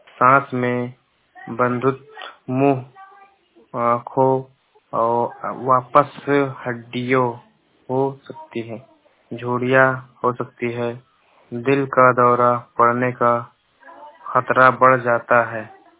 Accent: Kewalpur, Uttar Pradesh, India; मेरे गांव का नाम है केवलपुर, मेरे जिला है बहराइच।

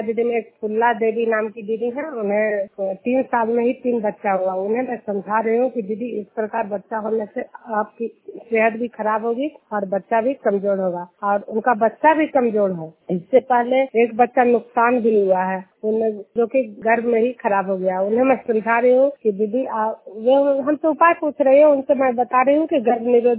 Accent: Juniyar, Bihar, India; मैं नालंदा जिला हिलसा प्रखंड जुनियर गांव के निवासी हूँ

